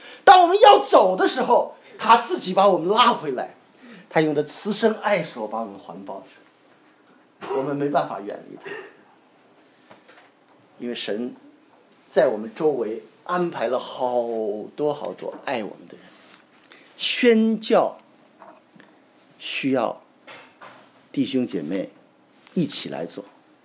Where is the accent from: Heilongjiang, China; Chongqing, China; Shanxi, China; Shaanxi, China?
Shaanxi, China; Xi'an; 我是西安的啊，知道吧？这里有西安同胞没有？